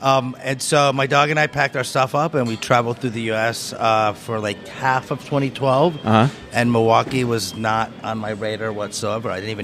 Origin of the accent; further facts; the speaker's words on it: Venezuela; You know, I grew up in Venezuela.